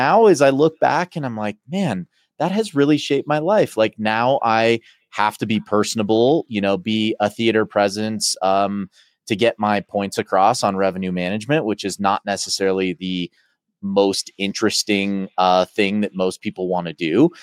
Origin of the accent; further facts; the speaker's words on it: Lake Tahoe, California, United States; So, I grew up in Lake Tahoe, California, one of the most beautiful places in the world.